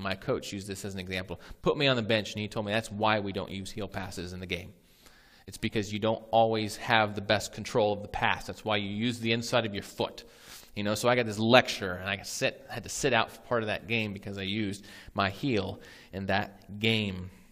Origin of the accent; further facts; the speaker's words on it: Ohio, United States; So we're from Ohio, so you can, the Native Americans on that side of the country are a little bit different